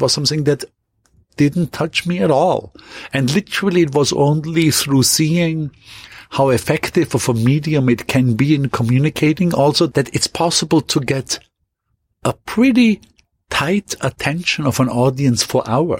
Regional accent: Austria; ultimately going quickly back to my hometown in Austria

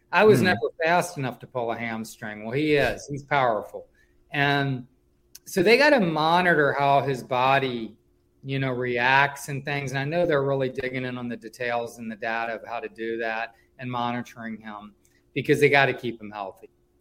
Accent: Richmond, Virginia, United States; I mean, I come from Richmond.

